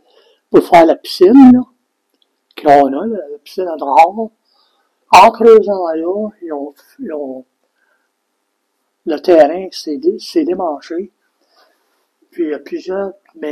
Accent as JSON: {"language": "French", "town": "Vanier", "region": "Ontario", "country": "Canada", "tie": "born or raised there", "said": "Puis j'ai été élevé à Vanier. J'ai été école à Vanier."}